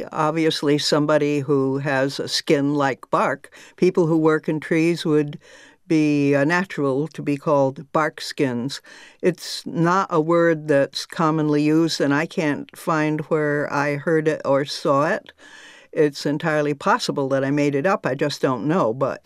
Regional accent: New England, United States; I grew up in New England, where logging began early and has persisted unto this day.

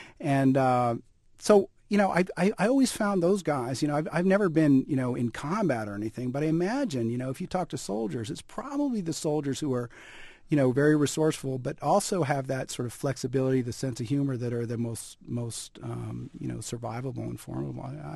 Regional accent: Brooklyn, New York, United States; So I grew up in Brooklyn Heights, which is, it's a genteel neighborhood above the piers, right across from the financial district in Brooklyn.

